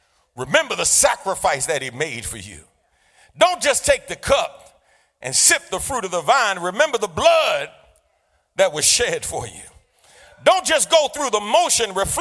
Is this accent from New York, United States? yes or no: yes; New York City, New York, United States; As a child growing up in New York City, one of the quick lessons you learned is that you can't go anywhere without crossing the street.